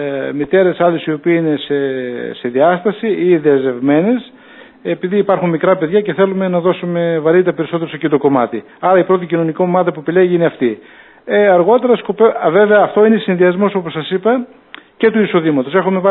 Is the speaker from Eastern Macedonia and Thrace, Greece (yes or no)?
yes; Alexandroupoli, Eastern Macedonia and Thrace, Greece; εγώ παρότι είμαι εδώ από την Αλεξανδρούπολη, παρότι είμαι ζυμωμένος μέσα στην κοινωνία